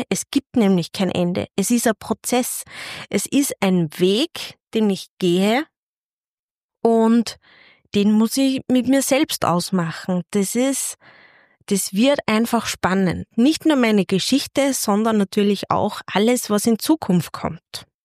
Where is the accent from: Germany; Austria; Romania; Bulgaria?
Austria; Upper Austria; Ich komme aus Oberösterreich. Vielleicht hörst du es ja schon. Und ja, mein Dialekt wird hin und wieder mitsprechen